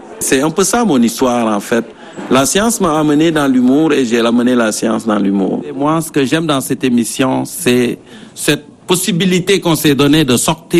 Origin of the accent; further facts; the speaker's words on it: Senegal; Moi, je suis originaire du centre du Sénégal, d'une famille d'agriculteurs.